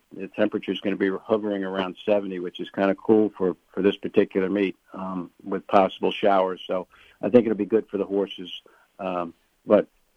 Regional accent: Kennett Square, Pennsylvania, United States; And then hustle back for the Willowdale races in Kennett Square, Pennsylvania, my hometown, on Sunday, Mother's Day.

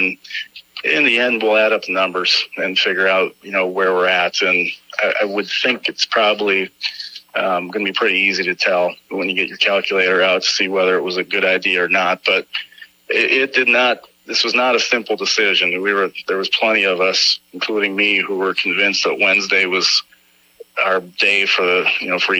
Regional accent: Minneapolis, Minnesota, United States; Yeah, growing up in Minneapolis, my dad was a huge baseball fan, and he was a Minneapolis fireman for 40 years.

